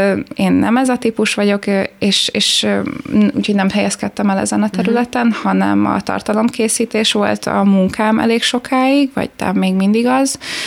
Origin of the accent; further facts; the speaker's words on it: Szilasliget, Pest, Hungary; also born or lived in Balaton; de valójában Gödöllő mellett nőttem fel egy Szilasliget nevű kis településen, úgyhogy csak a fél életemet töltöttem a Balatonon.